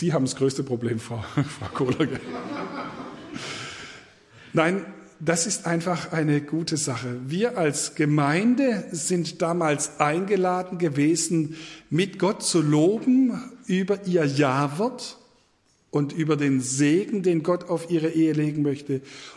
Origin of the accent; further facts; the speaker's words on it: Baden-Württemberg, Germany; gell, wir sind Schwabe